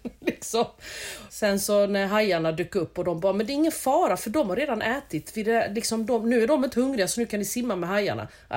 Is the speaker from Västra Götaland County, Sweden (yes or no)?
no; Växjö, Kronoberg County, Sweden; now in Lund, Sweden; Jag är från Växjö och bor i Lund.